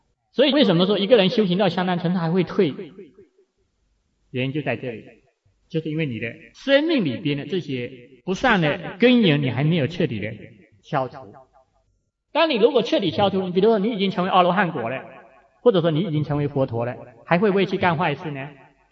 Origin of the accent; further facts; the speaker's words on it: China; 他虽然不像我们中国人啊蛮考道德啊